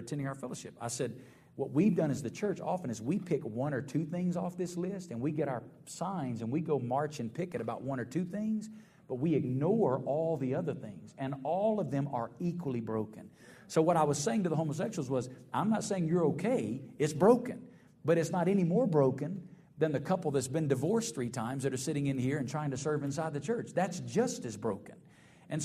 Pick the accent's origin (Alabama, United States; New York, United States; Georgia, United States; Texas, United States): Alabama, United States; When I grew up in Alabama, our pastor in Alabama could preach about anything